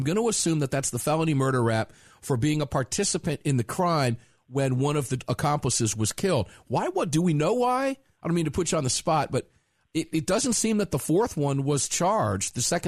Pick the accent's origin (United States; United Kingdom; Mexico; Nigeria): United States; Tampa, Florida; I'm going to go back to my hometown of Tampa, Florida